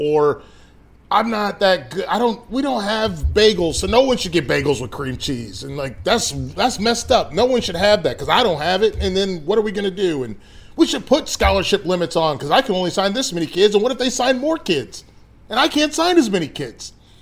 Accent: North Carolina, United States; I mean, listen, I'm from North Carolina.

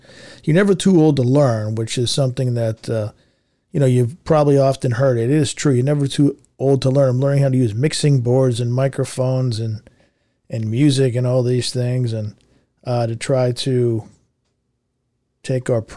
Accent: Philadelphia, Pennsylvania, United States; You know, we grew up in Philly. We're located in Philly, and there's like an attitude in Philly.

